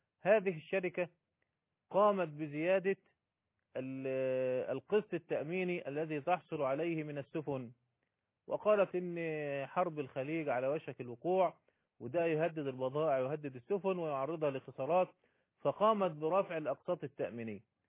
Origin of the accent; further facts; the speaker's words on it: Egypt; خسارة يتعرض لها الاقتصاد في الدول الإسلامية، وخاصة عندنا في مصر.